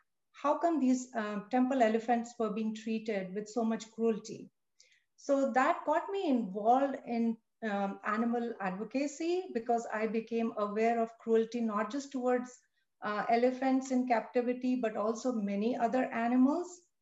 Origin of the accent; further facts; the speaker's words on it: India; So growing up in India